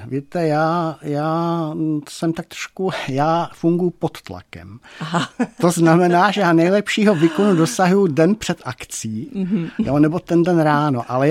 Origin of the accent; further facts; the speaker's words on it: Mutkov, Olomouc Region, Czechia; born there; No tak ono je to moje rodiště. Já jsem se tam narodil, tak ten vztah tím je dán, že vlastně ten Mutkov. Vždycky se mi tam líbilo, ta obec je malinká.